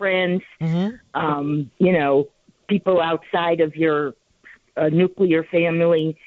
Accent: Chicago, Illinois, United States; also born or lived in Los Angeles; And I lived in Los Angeles in the mid-80s. I'm from Chicago. I'm back now.

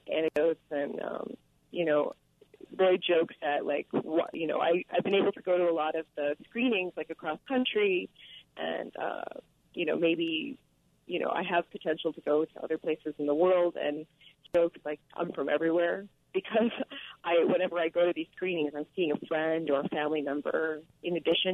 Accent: Texas, United States; also born or lived in Netherlands / Spain; My family, both my parents are Spanish, and they're from Ecuador originally. And I was born in Texas. When I was very young, I moved to Holland and Spain and a few countries in between for my dad's work. And then I came back to the U.S. In Texas again

